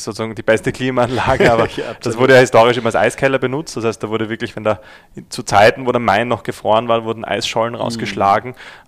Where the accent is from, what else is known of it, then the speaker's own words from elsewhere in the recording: Austria; als Österreicher